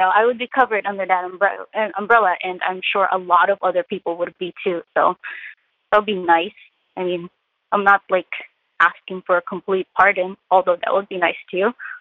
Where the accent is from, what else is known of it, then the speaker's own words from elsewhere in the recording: Philippines; I'm Filipino. The culture of shame is very strong.